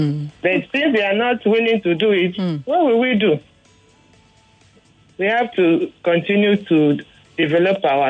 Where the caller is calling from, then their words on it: Alimosho, Lagos, Nigeria; I'm calling from Malimosho.